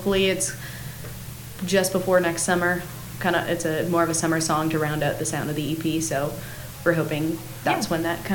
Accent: Ontario, Canada; I grew up in Ontario, Canada

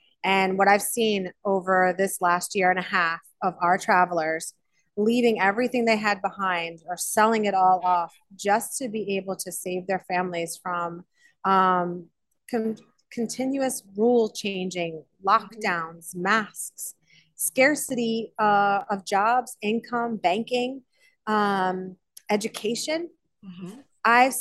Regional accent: New Jersey, United States; now in Florida, United States; I am originally from New Jersey. I'm in the beautiful sunny state of Florida now. My family and I have relocated.

